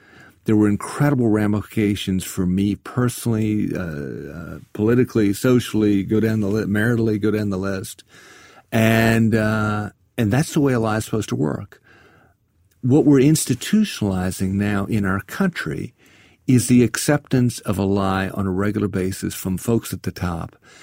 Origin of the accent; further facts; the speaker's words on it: South Carolina, United States; We can feel strongly about things, but you know, I'm from South Carolina.